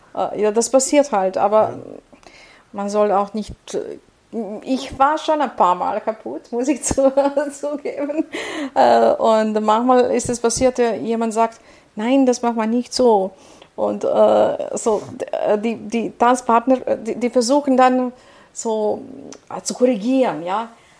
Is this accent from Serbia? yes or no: yes; Belgrade, Serbia; Ja, ich bin aus Belgrad, ja.